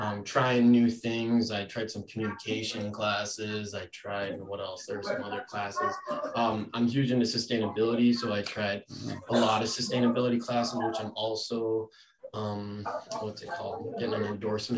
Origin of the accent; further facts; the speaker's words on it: Elk River, Minnesota, United States; I'm originally from Elk River, Minnesota.